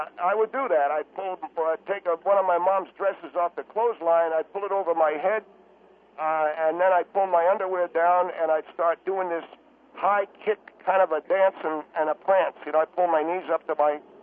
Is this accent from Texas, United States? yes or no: no; Buffalo, New York, United States; She lived across the street from us. We grew up in the Buffalo, New York area, Mr. Henry.